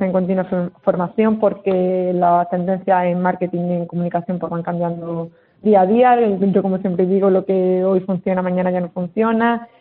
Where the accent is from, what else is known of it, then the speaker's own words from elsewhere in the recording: Jaén, Andalusia, Spain; al final pues decidí volver a Jaén, que es mi tierra, más cerca de mi familia y de mi gente